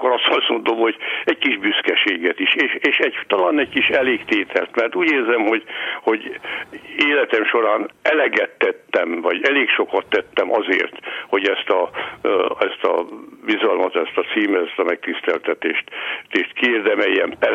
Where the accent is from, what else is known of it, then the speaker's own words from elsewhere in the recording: Baranya, Hungary; mitán én falusi gyerek vagyok, bár hát ma már azt mondják, ugye, hogy az a helyiség, ahol én születtem Baranyos helyében, az ma már város, akkor még község volt, úgy mondhatnám, hogy az Ormánság fővárosa, de hát végig csak egy nagy község volt. Én ott születtem